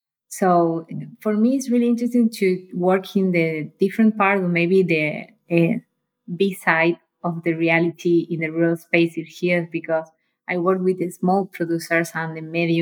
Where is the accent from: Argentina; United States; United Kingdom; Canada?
Argentina; English is a second language; I'm from Argentina.